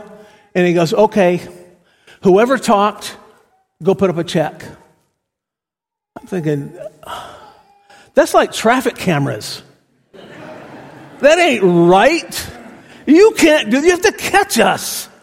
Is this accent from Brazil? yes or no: yes; Brazil; As a kid growing up in Brazil, and our school was a boarding school, very academic